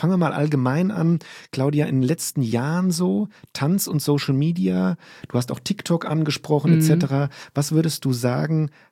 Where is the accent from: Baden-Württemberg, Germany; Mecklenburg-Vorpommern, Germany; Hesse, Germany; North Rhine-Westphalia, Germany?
Hesse, Germany; Limburg an der Lahn; Also ich bin ja in Limburg an der Lahn groß geworden, ja, in Limburg an der Lahn.